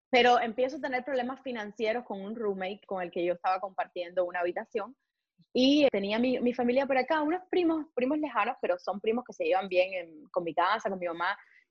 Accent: Güira de Melena, Artemisa, Cuba; no quiero estudiar en el campo donde yo vivía, porque yo soy nacida en un campito en Artemisa, en el sur de Artemisa, el pueblito se llama Huila de Melena.

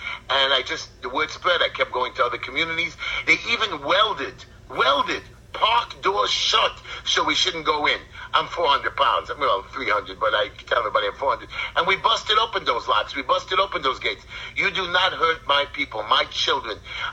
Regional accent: United States; I'm proud of my great country. And I will continue, because I'm an American, I'm a Jew

